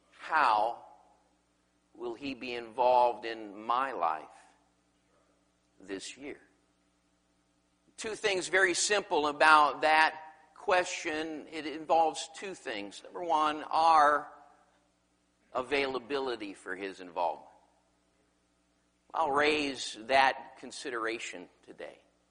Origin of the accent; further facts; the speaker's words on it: Pacific Northwest, United States; I'm from the Great Northwest, where one comedian observed that everyone there dresses as if a hike could break out at any minute.